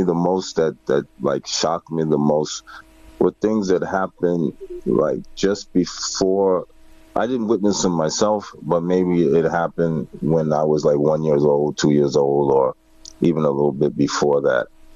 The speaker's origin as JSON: {"language": "English", "country": "United States", "tie": "born there", "said": "most of the stuff that really affected me was before I was born in America"}